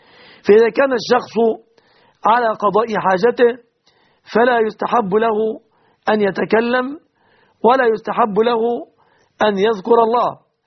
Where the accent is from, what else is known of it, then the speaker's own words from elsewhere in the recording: Egypt; في بلادنا مصر